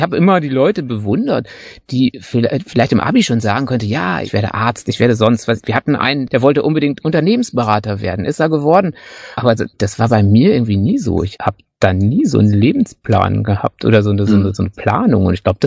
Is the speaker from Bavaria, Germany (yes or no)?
no; North Rhine-Westphalia, Germany; weil ich glaube wirklich so als Münsterländer, die ja bekanntlich keine Gefühle haben